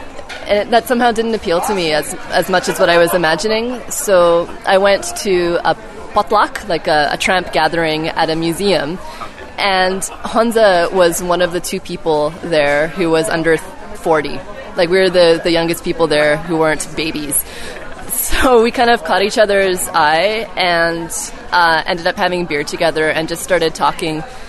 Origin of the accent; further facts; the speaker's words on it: Canada; So I'm glad it kind of comes out in the film that I'm Canadian